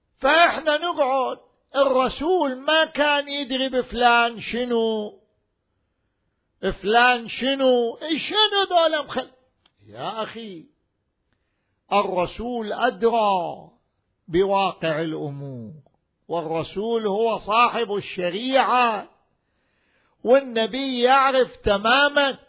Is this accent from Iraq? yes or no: yes; Najaf, Najaf Governorate, Iraq; فصار عندنا في النجف الأشرف قبل حوالي 44 سنة